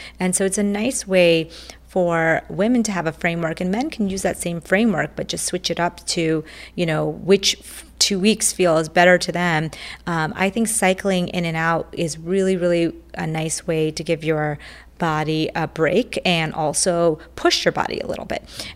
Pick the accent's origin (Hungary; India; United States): India; born there; I grew up in, I was born in India, and I was born into a family of very religious people, and they are Jain. It's a religion, it's almost like a philosophy called Jainism, similar to Buddhism